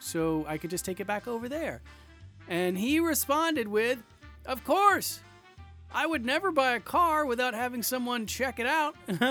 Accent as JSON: {"language": "English", "region": "Georgia", "country": "United States", "said": "Now, if you don't know it about me, I'm from Georgia."}